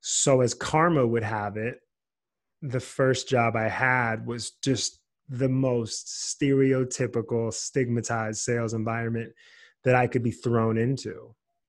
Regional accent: Los Angeles, California, United States; I was the kid, 15 years old, growing up in Los Angeles.

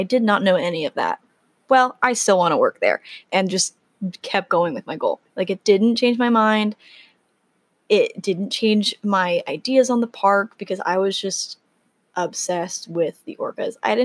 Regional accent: Arizona, United States; also born or lived in Texas; So I was born in Texas and lived there for the first few years of my life, and then my entire family moved to Arizona, where I have lived ever since. I know, desert girl turned marine biologist.

